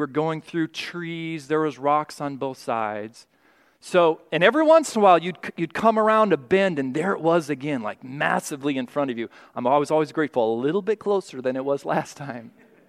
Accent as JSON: {"language": "English", "region": "California", "country": "United States", "tie": "born or raised there", "also_born_or_lived": "Colorado", "said": "Actually, I was born in Colorado, grew up in California."}